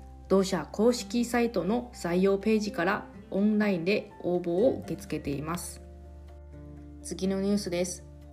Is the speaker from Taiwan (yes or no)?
yes; Taiwan; 今日は2月28日、私の地元の台湾で大きな記念日となっています